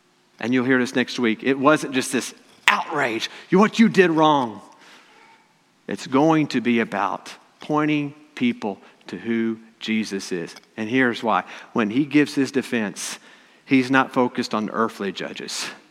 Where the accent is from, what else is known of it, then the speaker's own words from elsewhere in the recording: Illinois, United States; I'm from Southern Illinois, they'd be these parades that would come through.